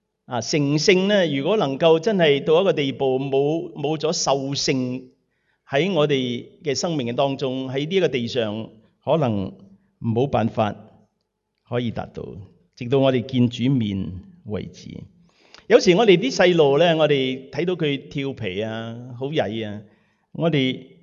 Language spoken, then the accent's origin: Cantonese; Guangdong, China; 特別我哋廣東人嚇，係咪啊？